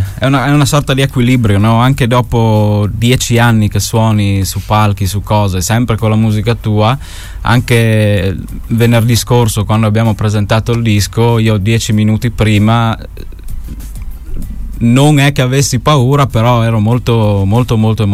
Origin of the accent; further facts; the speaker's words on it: Sutrio, Friuli-Venezia Giulia, Italy; Io vengo da Sutrio, quindi qui sopra, ho 29 anni, ormai vado per i 30 anch'io.